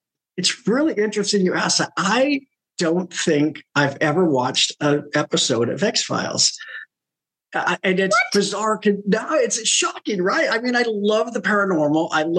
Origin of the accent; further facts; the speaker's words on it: Idaho, United States; I grew up in Idaho, in a very conservative, small farming town. I grew up Mormon, and I love the outdoors